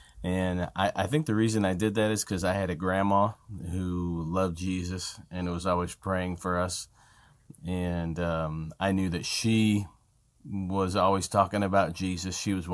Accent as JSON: {"language": "English", "region": "Indiana", "country": "United States", "tie": "born or raised there", "lives_now": "Illinois, United States", "said": "I'm currently residing in central Illinois. I grew up in Northwest Indiana, kind of Chicago suburbs there."}